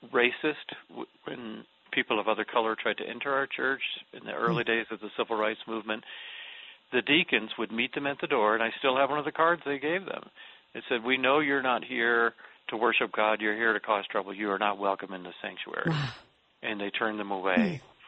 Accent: Atlanta, Georgia, United States; I happened to be in my hometown, Atlanta, when that occurred.

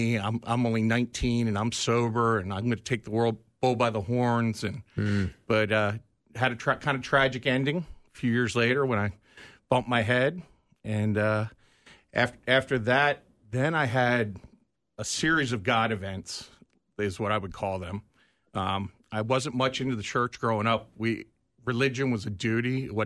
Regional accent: Ocean City, Maryland, United States; So I grew up in Ocean City, Maryland, beach town. Grew up surfing, skating.

